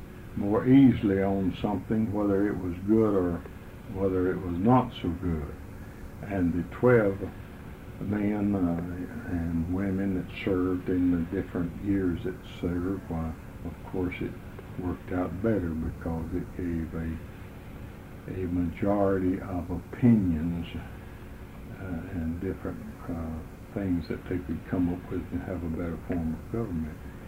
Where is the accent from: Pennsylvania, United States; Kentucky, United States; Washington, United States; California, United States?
Kentucky, United States; Middlesboro; I was born and reared in Middlesboro, in the western end of the section of the city of Middlesboro, which is known as the Junction. And there I was born and reared and was schooled